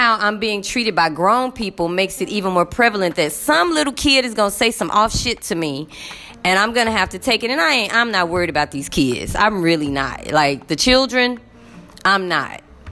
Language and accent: English; Dallas, Texas, United States; Now, y'all, I'm from Oak Cliff. All we ever do is read between the lines. You learn that growing up in Highland Hills and Oak Cliff.